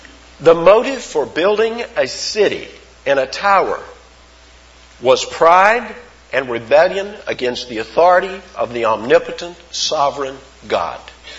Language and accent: English; East Point, Georgia, United States; There were men on the street I grew up in East Point